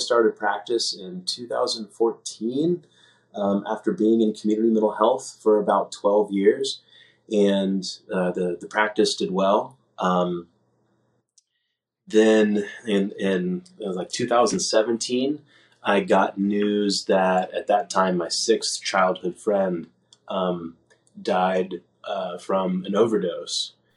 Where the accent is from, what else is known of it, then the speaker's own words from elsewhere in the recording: Atlanta, Georgia, United States; I grew up in the Deep South in Atlanta, also in a Jewish household and in the Jewish community